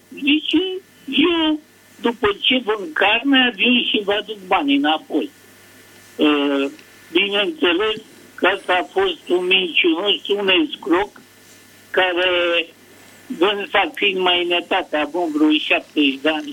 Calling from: Bucharest, Romania; Din București

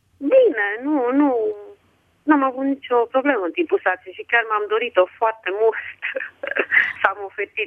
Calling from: Hunedoara, Hunedoara County, Romania; Da, sunt o doamnă din Hunedoara.

